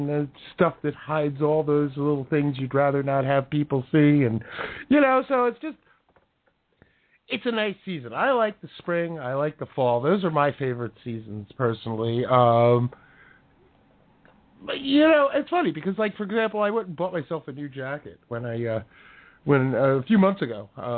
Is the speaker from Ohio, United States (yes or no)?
no; Brooklyn, New York, United States; born there; also born or lived in Manhattan; now in New Jersey, United States; But I was born in Brooklyn. Both sides of my family come from Brooklyn.